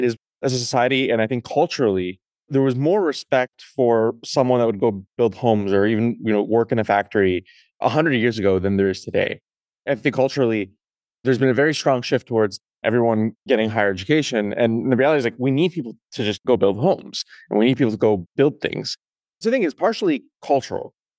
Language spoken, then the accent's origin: English; Canada; I grew up in Canada